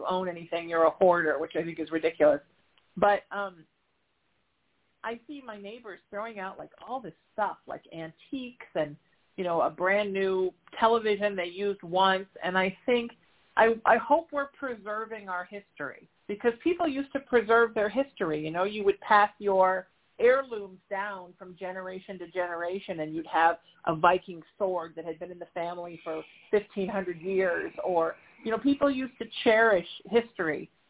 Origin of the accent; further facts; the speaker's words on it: Huntington Beach, California, United States; I grew up in Huntington Beach, about an hour south of L.A., and we used to go up there in high school